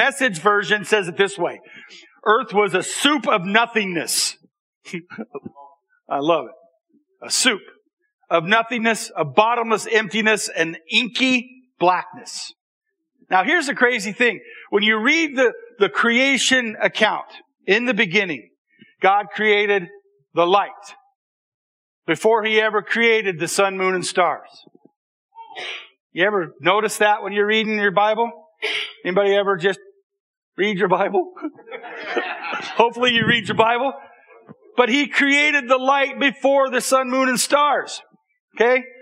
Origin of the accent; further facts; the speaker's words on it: Idaho, United States; I remember growing up in Idaho